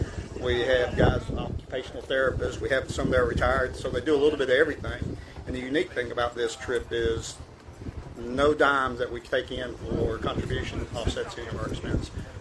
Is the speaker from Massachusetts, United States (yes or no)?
no; Columbus, Georgia, United States; All right, so we're from Columbus, Georgia